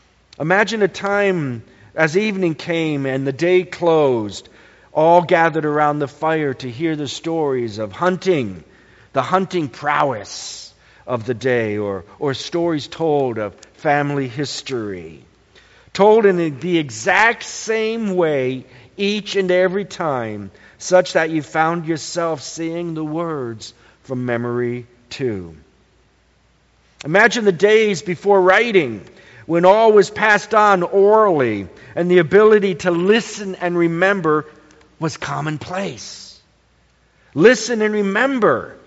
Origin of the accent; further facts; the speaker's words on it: Bowie, Maryland, United States; When I was growing up in Bowie, Maryland, there was a sound every summer that always, always drew my attention.